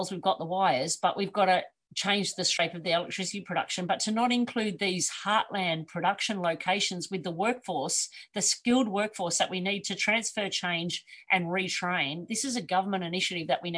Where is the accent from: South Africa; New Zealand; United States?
New Zealand; now in Australia; in my small country town where I grew up in New Zealand, there's 3 electric vehicle charging stations like 10 years ago.